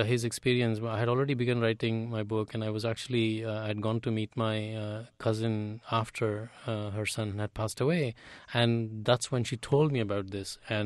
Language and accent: English; India; moved away as an adult; now in United States; I'm definitely a product of both places now, because I grew up in India, but my adult life has been spent in the US.